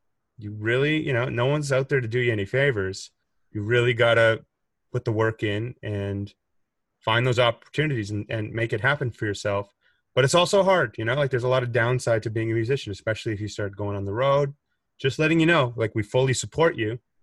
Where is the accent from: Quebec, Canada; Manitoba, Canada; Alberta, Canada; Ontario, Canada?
Manitoba, Canada; Winnipeg; we're all from Winnipeg.